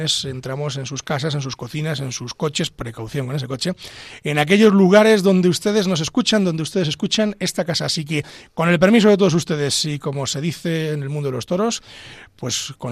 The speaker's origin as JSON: {"language": "Spanish", "town": "Ávila", "region": "Castile and León", "country": "Spain", "said": "que somos dos señores de Ávila, es decir, que recrecemos de Ávila, ¿no?"}